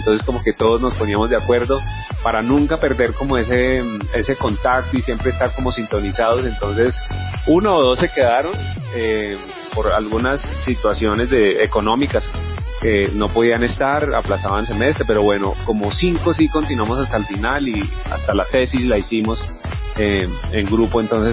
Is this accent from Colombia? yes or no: yes; Cundinamarca, Colombia; Yo soy de un pueblito del departamento de Cundinamarca, del Oriente. Allí pues nací, viví toda mi primaria, mi secundaria. Allá están todavía mis padres